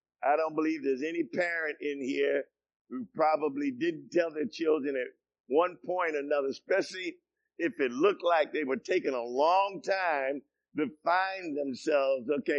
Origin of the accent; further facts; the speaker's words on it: Bronx, New York, United States; You know, I was from the Bronx, New York, and you just couldn't wear a Cub Scout uniform in the Bronx, New York, unless you wanted to get beat up every day.